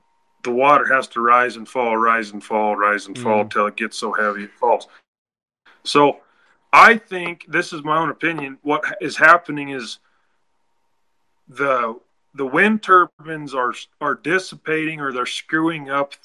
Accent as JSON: {"language": "English", "region": "Wyoming", "country": "United States", "said": "So, and also, where we are, we're from Wyoming and the wind always blows."}